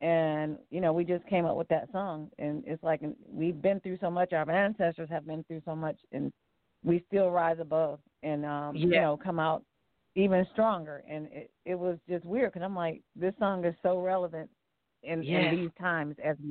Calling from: Cleveland, Ohio, United States; I'm calling from Cleveland, Ohio.

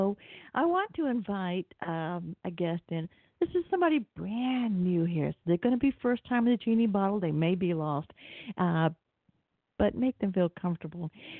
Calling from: Atlanta, Georgia, United States; Well, if you can't tell by my accent, I'm in Atlanta, Georgia.

